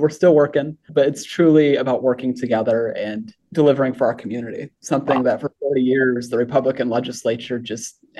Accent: Michigan, United States; I am born and raised in West Michigan. I've lived in West Michigan my entire life. Grew up on a dead-end gravel road and middle-class family like a lot of folks out here.

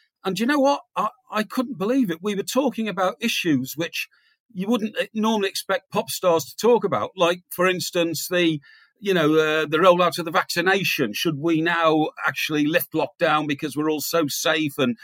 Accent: Chester, North West England, United Kingdom; He also comes from Chester, my hometown. We didn't know that we both came from there.

